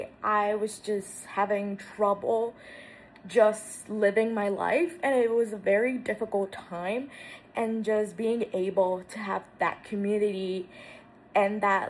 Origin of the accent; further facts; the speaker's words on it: Puerto Rico; I am from Puerto Rico.